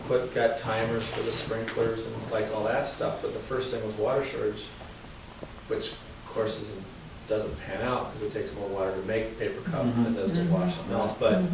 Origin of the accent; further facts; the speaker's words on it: California, United States; Southern California.